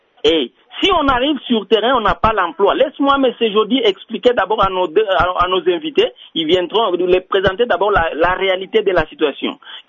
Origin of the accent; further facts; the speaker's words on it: Kayeye, Haut-Lomami, DR Congo; now in Fungurume, Congo (DRC); J'ai quitté les Olomami, territoire de Bukama, village Kayeye.